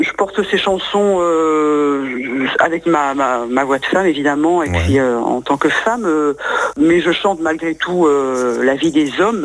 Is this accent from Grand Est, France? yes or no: yes; Grand Est, France; Alors après, moi je viens de Lorraine, donc